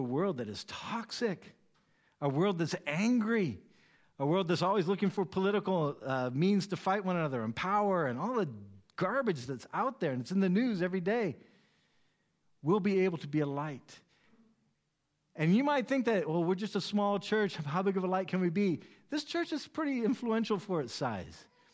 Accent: United States; now in Germany; As an American, we grow up being told basically capitalism is the way of God. And so when I live in Germany

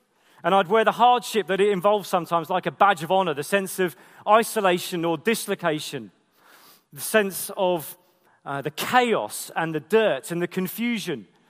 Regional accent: Croydon, London, United Kingdom; I'm from Croydon.

